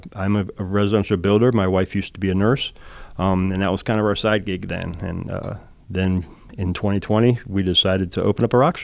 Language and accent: English; Rockville, Maryland, United States; now in Northport, United States; So I am from the Washington, D.C. area, Rockville, Germantown area, and I met my now wife down in that area.